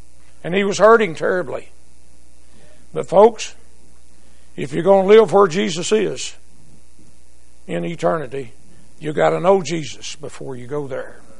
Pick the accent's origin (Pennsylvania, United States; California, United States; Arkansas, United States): Arkansas, United States; I know I grew up in Arkansas.